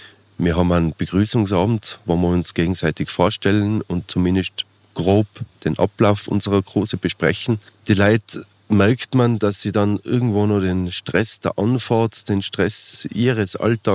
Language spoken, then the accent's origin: German; Tyrol, Austria; mit unserer Historie als Tiroler oder überhaupt als Alpenbewohner